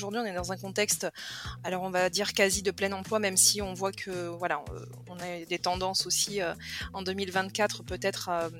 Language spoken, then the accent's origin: French; Southern France, France; now in Lyon, France; je suis originaire du sud de la France. Donc j'ai bossé à Montpellier, à Paris. Là aujourd'hui, je suis à Lyon.